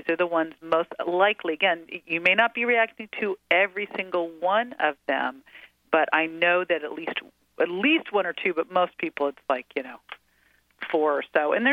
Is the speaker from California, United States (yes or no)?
yes; Berkeley, California, United States; I grew up in Berkeley, California, so, it's sort of like you're into health, whether you want to be or not.